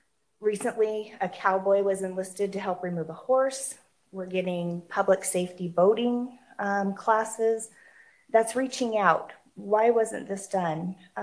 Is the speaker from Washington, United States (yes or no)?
yes; Washington, United States; I was born and raised in Benton County and then lived and worked here my entire life.